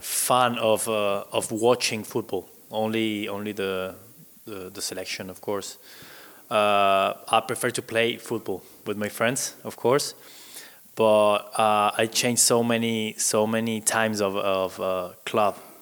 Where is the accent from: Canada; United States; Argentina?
Argentina; Buenos Aires; All the players from, I'm from Buenos Aires, so they send 3 to 5 players to a club